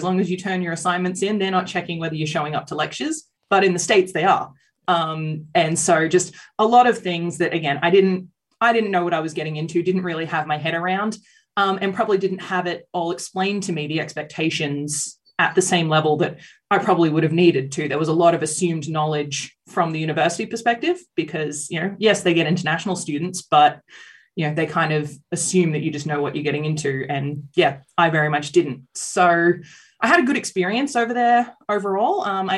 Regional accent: Gold Coast, Queensland, Australia; So I grew up on the Gold Coast

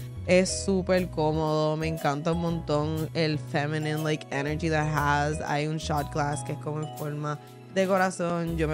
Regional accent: Puerto Rico; born there; Yo proceso información mejor en inglés. I don't know why. Yo sé, nací en Puerto Rico.

